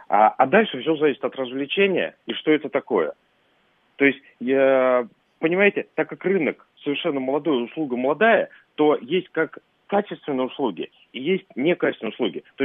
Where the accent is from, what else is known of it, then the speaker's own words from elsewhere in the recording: Ryazan Oblast, Russia; где-нибудь там под Рязанью, откуда я родом